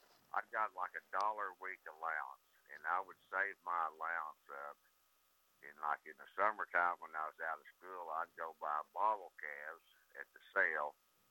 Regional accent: Gore, Oklahoma, United States; also born or lived in Exeter, California; Well, I was born in Exeter, California, but my parents moved back to Oklahoma where my mom was raised at when I was just little, like two or three or so.

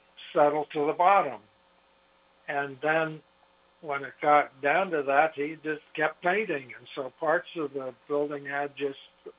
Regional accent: Los Altos Hills, California, United States; when I grew up in California, the family were orchardists in Los Altos Hills behind Stanford up there.

